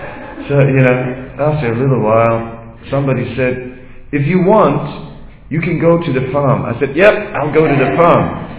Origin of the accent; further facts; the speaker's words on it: Netherlands; also born or lived in Vrindavan, India; Holland, I'm from Holland.